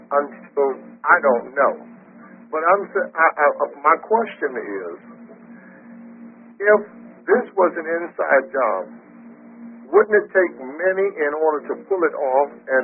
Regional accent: Miami, Florida, United States; I'm from Miami, Florida.

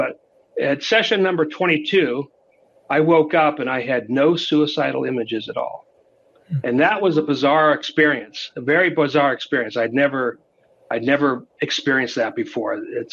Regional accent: New England, United States; I grew up in New England, and I never saw the fall leaves.

